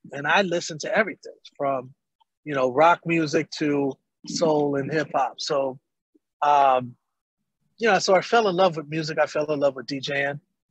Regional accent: Milwaukee, Wisconsin, United States; also born or lived in Tennessee; Yeah, I was born in Milwaukee, Wisconsin, which is the Midwest here in the United States.

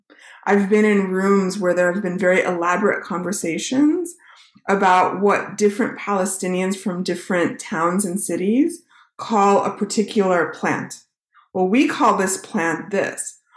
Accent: Chicago, Illinois, United States; So I did grow up in the Chicago area, so sometimes I will say Chicago.

